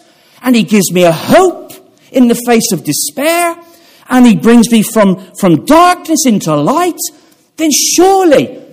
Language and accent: English; Gloucester, South West England, United Kingdom; when I was a child growing up in Gloucester, most people that I knew